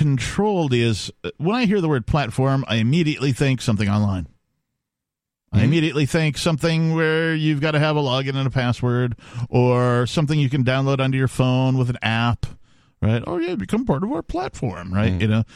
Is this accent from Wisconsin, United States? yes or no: yes; Wisconsin, United States